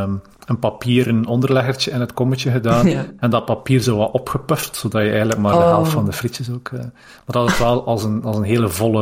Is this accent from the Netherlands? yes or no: no; Belgium; Zijn wij als Belgen